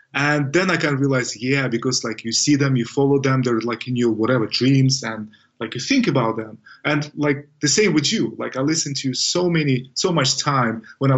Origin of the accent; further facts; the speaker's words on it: Uzbekistan; English is a second language; also born or lived in United States; And so I was born and raised in Uzbekistan, and then 20 years ago I studied at the States, in great state of Alabama.